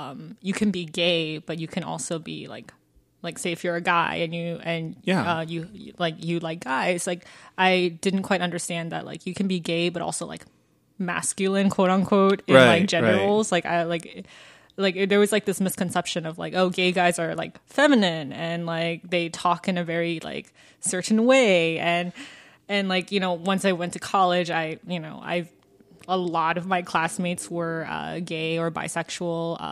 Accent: Georgia, United States; So, I mean, like for me, I guess I'm from Georgia, and even though I'm from Fulton County, like which is like the same county as Atlanta, pretty much.

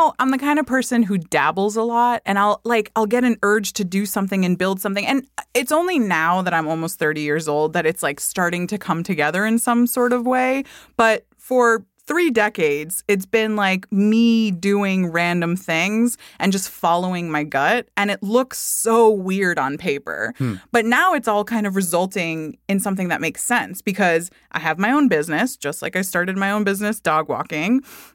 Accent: Miami, Florida, United States; You know I grew up in Miami.

